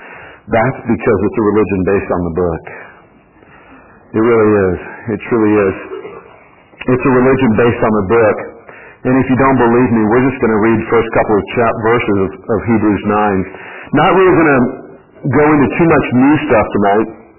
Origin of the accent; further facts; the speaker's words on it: United Kingdom; that is not me speaking as a Brit.